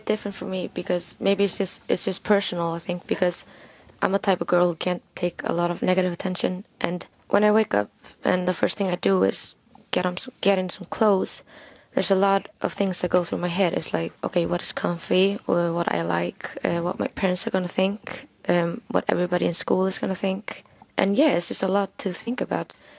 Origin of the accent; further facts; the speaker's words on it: Iceland; from Iceland.